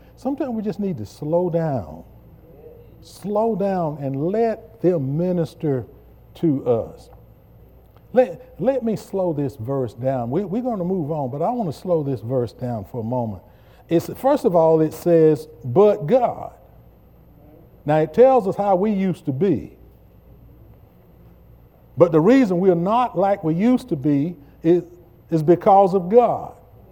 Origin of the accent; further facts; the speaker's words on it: South Carolina, United States; Yes, the United States of America is my home country. South Carolina is my home state.